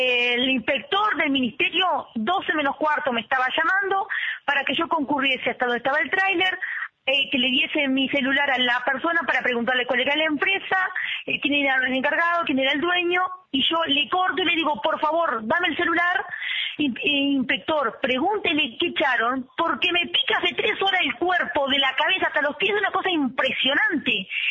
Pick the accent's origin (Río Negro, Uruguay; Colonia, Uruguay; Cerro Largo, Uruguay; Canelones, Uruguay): Río Negro, Uruguay; Fray Bentos; somos más de 20 las maestras que somos de Fray Bentos y vamos a trabajar como maestras unidocentes